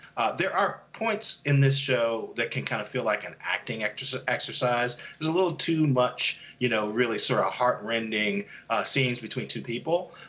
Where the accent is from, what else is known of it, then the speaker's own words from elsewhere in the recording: Gary, Indiana, United States; I grew up in Gary, Indiana, right next to Chicago.